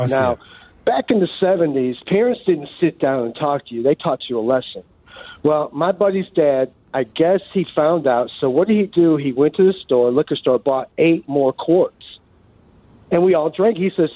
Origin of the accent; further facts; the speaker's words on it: Chicago, Illinois, United States; Well, I grew up in Chicago. I raised in Albany Park.